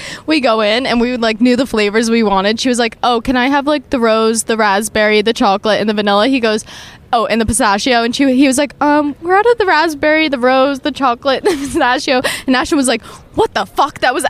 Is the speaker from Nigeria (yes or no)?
no; France; accent: French; I said bon, but I'm saying it with my French accent, so it's bon.